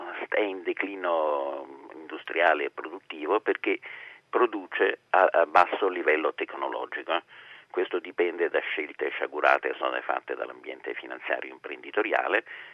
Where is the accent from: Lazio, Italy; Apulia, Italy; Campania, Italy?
Lazio, Italy; Rome; telefono da vicino Roma, sono di Roma.